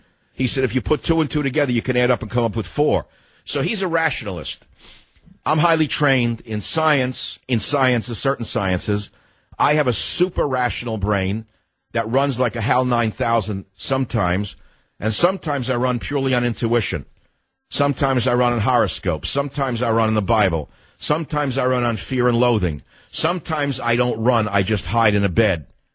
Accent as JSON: {"language": "English", "country": "United States", "said": "I am an American, and I have questions."}